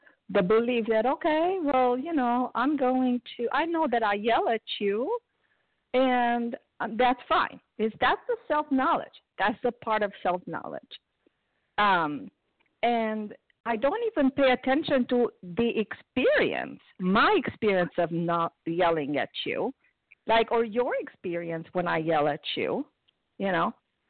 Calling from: South Carolina, United States; I'm sorry … from South Carolina, recovered compulsive overeater.

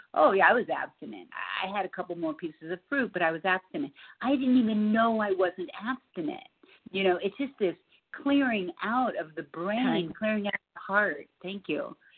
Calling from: Boulder, Colorado, United States; I'm calling from Boulder, Colorado, and just thrilled to be on the line.

